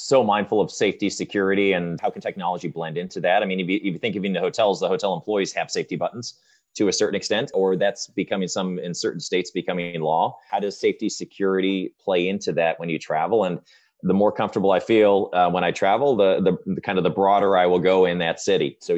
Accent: Ireland; born there; also born or lived in Japan; I love Europe because I was born in Ireland.

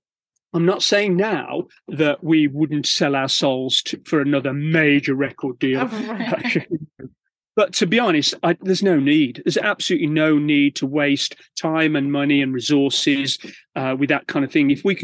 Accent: Birmingham, West Midlands, United Kingdom; "Oh, that's really weird because we're from Birmingham and we've not come across them."

